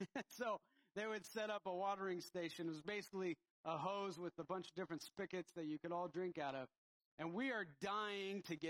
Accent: Arizona, United States; I played football, and I grew up in Arizona. And if you know anything about Arizona, it is hot there.

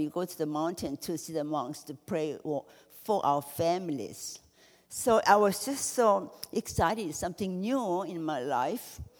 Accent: South Korea; I'm from Korea. At the time I was born, our country was occupied by Japan since 1910.

